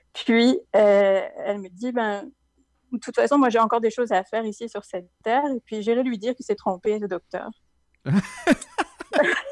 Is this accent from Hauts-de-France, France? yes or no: yes; Hauts-de-France, France; born there; Alors, vraiment dans le haut proche de la frontière belge, donc le nord de la France.